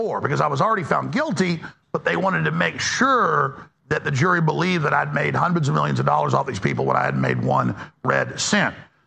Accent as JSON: {"language": "English", "country": "United States", "said": "because I'm a Trump supporter and I'm an American patriot."}